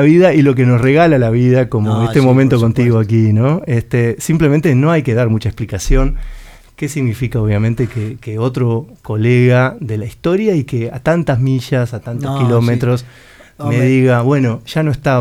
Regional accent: Montevideo, Uruguay; Me dice, ¿de dónde sos? De Montevideo. Ah, de Uruguay, me dice. Sí, claro. Porque viste que nos dicen que somos de Argentina, porque el Río de la Plata, bla, bla.

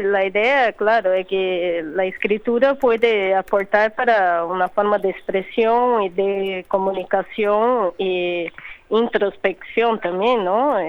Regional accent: Campinas, São Paulo, Brazil; Spanish is a second language; moved away as an adult; now in Montevideo, Uruguay; Soy de Brasil, Campinas, interior de San Paulo.

